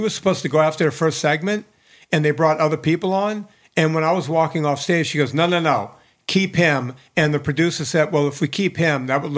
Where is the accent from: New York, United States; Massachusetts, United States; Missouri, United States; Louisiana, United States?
Louisiana, United States; New Orleans; Right, but you got to realize I'm country bumpkin from New Orleans and I don't watch...